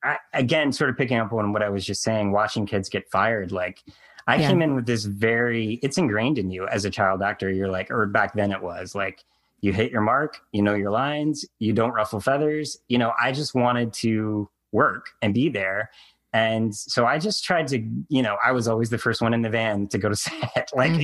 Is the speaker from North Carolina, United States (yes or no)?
yes; North Carolina, United States; Yeah, you know, growing up in, I grew up in North Carolina. When I wasn't in LA shooting the shows, I always came back to North Carolina because this is where my family and friends were.